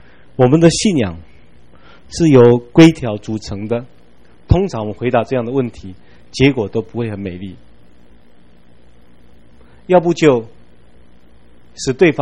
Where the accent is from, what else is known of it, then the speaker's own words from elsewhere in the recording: Taiwan; 我们台湾人都说生前一粒豆看牙需要拜低头